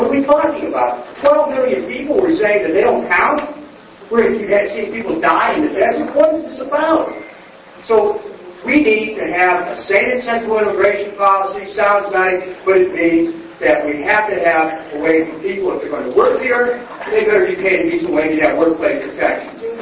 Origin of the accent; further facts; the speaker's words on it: New Orleans, Louisiana, United States; born there; I was born in New Orleans. I went through Katrina.